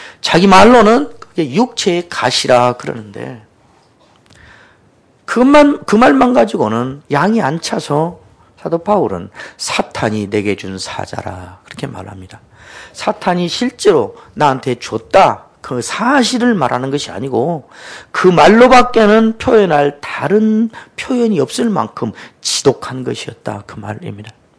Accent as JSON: {"language": "Korean", "region": "Jeolla", "country": "South Korea", "tie": "born or raised there", "said": "제가 어릴 때 저는 전라도에서 자랐는데"}